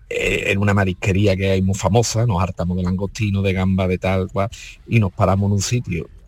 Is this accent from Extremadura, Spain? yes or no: no; Huelva, Andalusia, Spain; aunque yo realmente, nosotros somos de Huerva y mi madre lo hacía el puchero de cole.